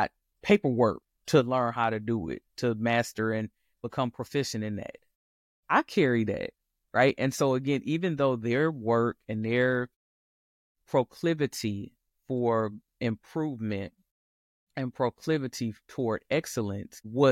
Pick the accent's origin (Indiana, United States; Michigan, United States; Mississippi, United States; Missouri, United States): Michigan, United States; Detroit; because y'all know I'm from Detroit.